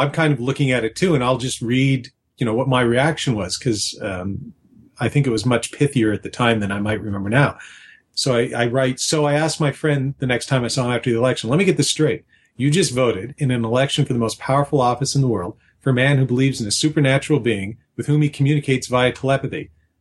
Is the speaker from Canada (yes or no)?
yes; Canada; Being a Canadian, I don't have very many friends who are conservative Republicans